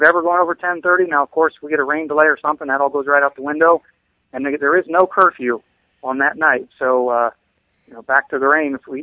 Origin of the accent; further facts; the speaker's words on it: Worcester, Massachusetts, United States; Worcester's about 2 hour drive, you know, my hometown